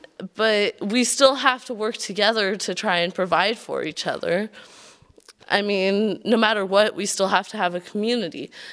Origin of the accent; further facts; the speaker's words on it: Olympia, Washington, United States; well, I'm a street kid. I'm from Olympia, Washington.